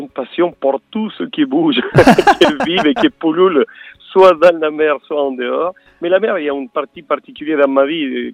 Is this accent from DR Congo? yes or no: no; Chile; Je viens du Chili.